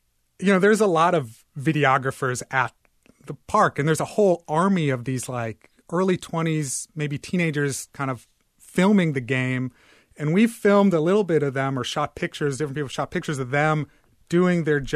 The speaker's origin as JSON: {"language": "English", "town": "Indianapolis", "region": "Indiana", "country": "United States", "said": "Well, as a kid, I'm from Indianapolis, and I went to Indianapolis Indians games."}